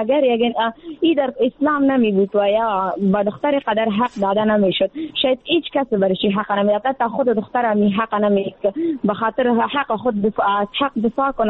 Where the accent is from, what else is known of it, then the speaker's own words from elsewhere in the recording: Afghanistan; یعنی در جامعه همه ما افغان هستیم